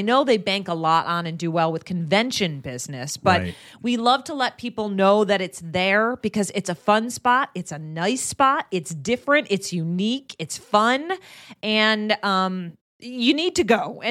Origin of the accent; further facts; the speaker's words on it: New Jersey, United States; So I think, oh, my gosh, Jersey's going to eat him up. I'm from Jersey. I know what's going on over there.